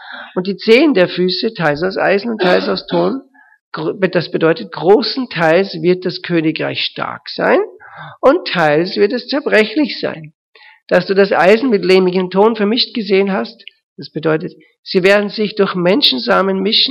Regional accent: Austria; Und ich bin ein Österreicher, also ich verstehe das.

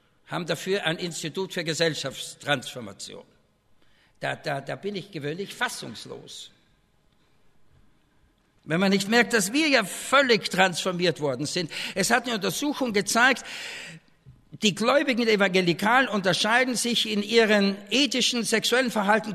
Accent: Austria; Naja, und ich bin ja Österreicher, die reden so breit.

